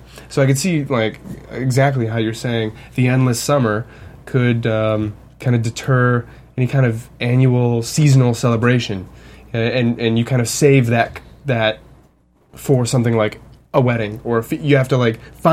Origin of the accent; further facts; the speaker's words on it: Colorado, United States; Bring it back to, I grew up in Colorado, and that's very well defined seasons there.